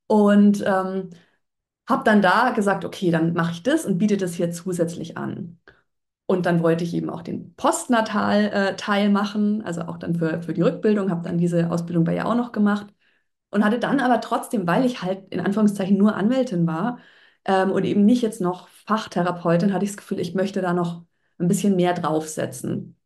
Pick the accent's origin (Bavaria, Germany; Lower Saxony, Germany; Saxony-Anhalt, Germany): Bavaria, Germany; ich bin ja aus der Nähe von Mühldorf am Inn, also eher aus der ländlichen Region.